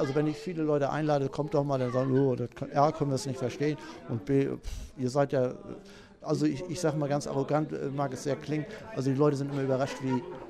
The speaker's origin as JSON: {"language": "German", "region": "Schleswig-Holstein", "country": "Germany", "lives_now": "Kiel, Germany", "said": "Ich komme zum Beispiel aus Dithmarschen, da hört man doch manchmal raus, dass ich halt aus Dithmarschen bin"}